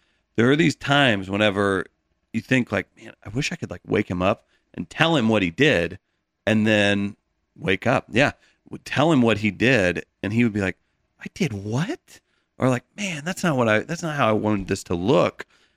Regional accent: Farmington, Missouri, United States; I'm from Farmington, Missouri.

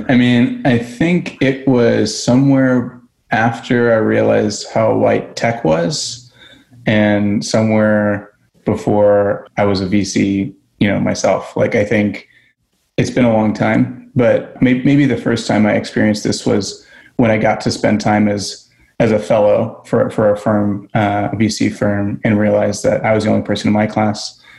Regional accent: Indiana, United States; I grew up in Indiana. I grew up in a, you know, particularly white part of Indiana, if that's even fair to say.

